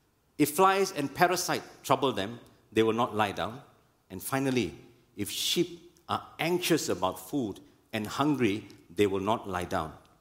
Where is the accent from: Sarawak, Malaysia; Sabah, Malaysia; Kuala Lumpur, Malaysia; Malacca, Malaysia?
Kuala Lumpur, Malaysia; Growing up in Sentul, Pasar Dalam, that's where I grew up in.